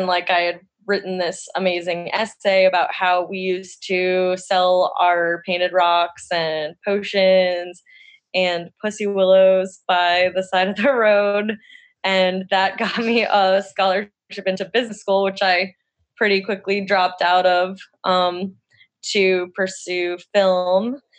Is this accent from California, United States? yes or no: no; Newport, Rhode Island, United States; now in New Smyrna Beach, United States; So right now I live in New Smyrna Beach, Florida, and I'm originally from Newport, Rhode Island, or Middletown, Rhode Island, where we spent our amazing youth together.